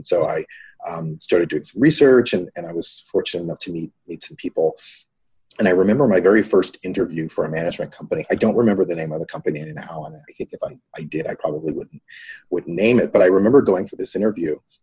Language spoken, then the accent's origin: English; Cincinnati, Ohio, United States; I'm originally from Cincinnati, a city I know you know well, and in Cincinnati, I went to public school